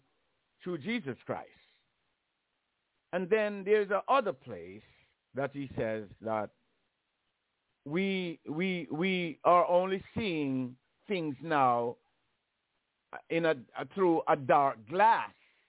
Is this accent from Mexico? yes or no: no; Jamaica; Now, the church that I grew up in Jamaica is white people church.